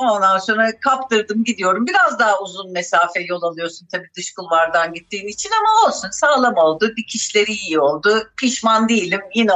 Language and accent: Turkish; Ankara, Turkey; also born or lived in Germany / Antalya; ben Almanya'da doğdum. 7 yaşında döndü ailem buraya. Beni de getirmişler tabii ki. O zaman bir söz hakkım olmadığı için. Sonra önce Ankara. Ankara'da ilk ve ortaokulu